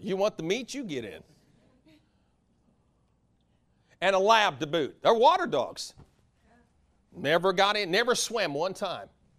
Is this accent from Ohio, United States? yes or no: no; Vermont, United States; See, like we came from Vermont.